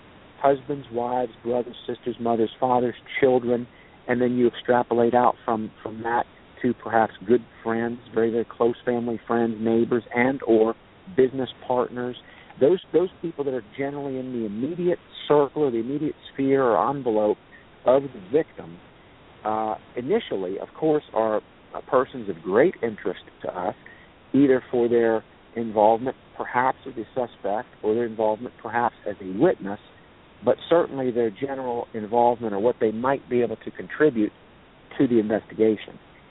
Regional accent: United States; I was born and raised here in Lee County. I'm 52. I've been here my whole life.

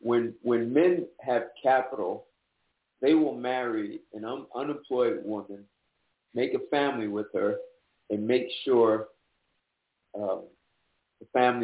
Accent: New Jersey, United States; Hey, I'm from Jersey. How you doing?

